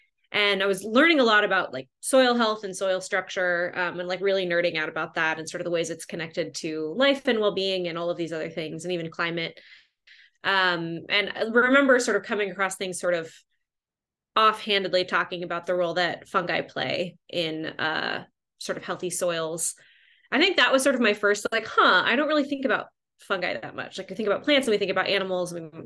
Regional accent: Philippines; I grew up in the Philippines. So I spent a lot of time outside growing up just because it was warm all the time.

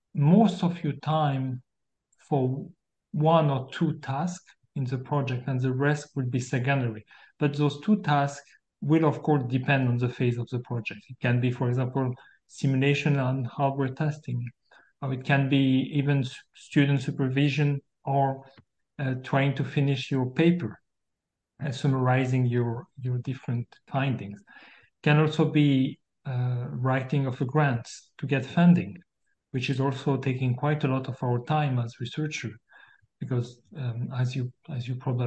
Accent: Auvergne-Rhône-Alpes, France; I'm so old right now. I was born in France. I spent most of my youth there. I mean, for my childhood there, in a city that is very close to the border with Switzerland and with Geneva in particular.

